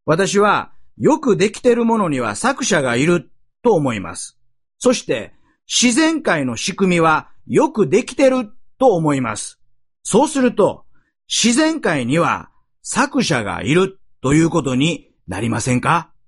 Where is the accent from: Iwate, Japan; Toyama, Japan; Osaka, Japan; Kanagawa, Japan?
Osaka, Japan; now in Tokyo, Japan; 私は30年間大阪で生まれ育ちましたが、今は東京に住んでるんです。